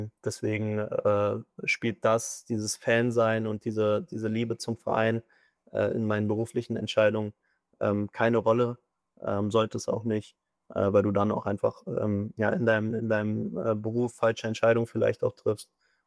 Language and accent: German; Berlin, Germany; Ich bin in Berlin-Spandau aufgewachsen.